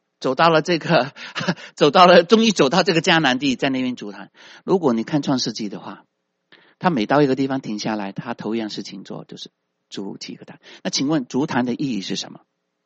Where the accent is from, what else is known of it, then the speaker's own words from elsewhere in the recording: China; 但是这个不是我们中国人的一个一般的 practice 啊。我们去到一个地方先什么啊，找份工作，申请身份，然后呢开始买房子。